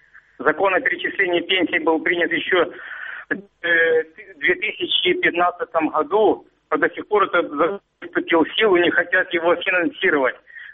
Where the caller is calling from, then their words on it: Avdiivka, Donetsk Oblast, Ukraine; Авдеевка беспокоит.